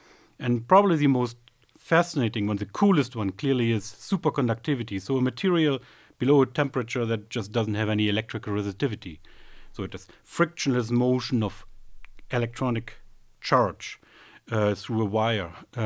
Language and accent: English; East Germany, Germany; English is a second language; now in United States; I'm originally from East Germany, where mathematics Olympiads were very popular and I participated.